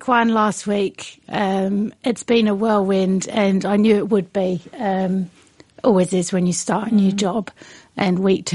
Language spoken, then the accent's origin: English; Brighton, South East England, United Kingdom; So originally I come from Brighton.